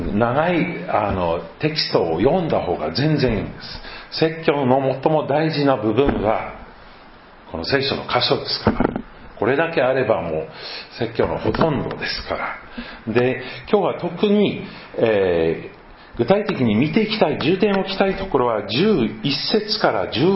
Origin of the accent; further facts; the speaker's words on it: Ibaraki, Japan; accent: Ibaraki dialect; 私は茨城県生まれ育ちなんです。だからちっちゃい時は茨城弁でしょうがなかったんです。